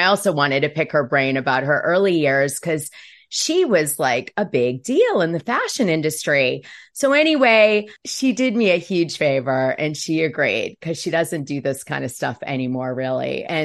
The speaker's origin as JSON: {"language": "English", "region": "New York", "country": "United States", "tie": "born or raised there", "also_born_or_lived": "Greenwich, Connecticut", "said": "Like I was raised in New York from, I think I was like fifth grade until ninth grade. When I got like, my dad removed me to Greenwich, Connecticut"}